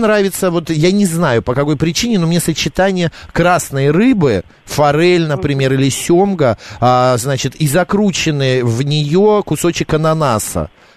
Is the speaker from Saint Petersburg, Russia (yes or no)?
yes; Saint Petersburg, Russia; в мое детство мама в Питере покупала зеленые бананы